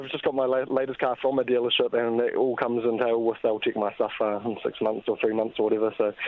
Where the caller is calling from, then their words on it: Lower Hutt, Wellington, New Zealand; I'm just calling from Lower Hutton.